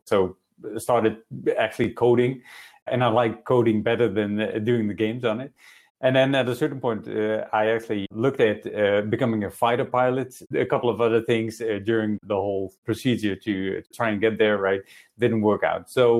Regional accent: Netherlands; I'm from the Netherlands.

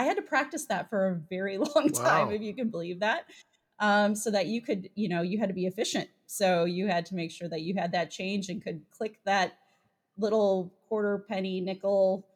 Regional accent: Dexter, Michigan, United States; I grew up in Dexter, Michigan. And at that time, I think we had two restaurants in town, and the A&W was one of them.

